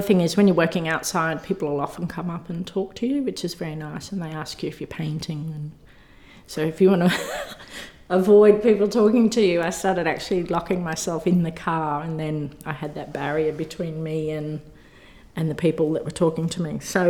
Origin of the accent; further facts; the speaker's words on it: Brisbane, Queensland, Australia; moved away as an adult; now in Sydney, Australia; my initial interest being from Brisbane. I'm originally from Brisbane.